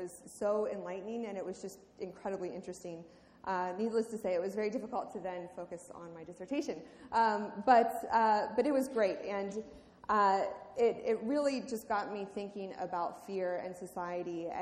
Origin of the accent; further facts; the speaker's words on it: Maryland, United States; now in Pittsburgh, United States; I grew up outside of Baltimore, and I did come here for grad school in 2002 and studied at the University of Pittsburgh.